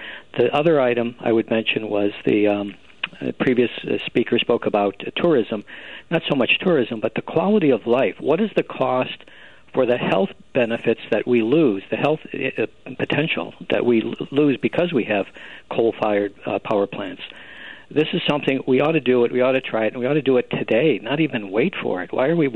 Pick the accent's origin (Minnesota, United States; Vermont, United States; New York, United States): New York, United States; now in New Jersey, United States; I come originally from Western New York. I've been in New Jersey since 86.